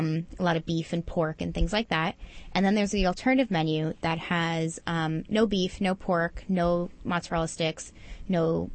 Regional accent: Queens, New York, United States; born there; I was born in Queens, so I was very, very proud of 244, and I'm blown away with that school.

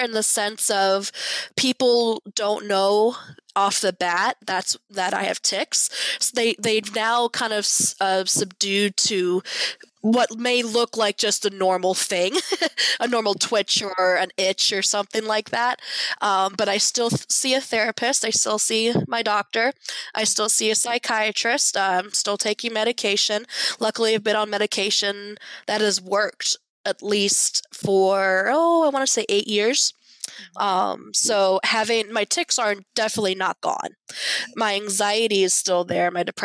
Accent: Pennsylvania, United States; now in Virginia, United States; we moved from Pennsylvania. I live in Virginia now

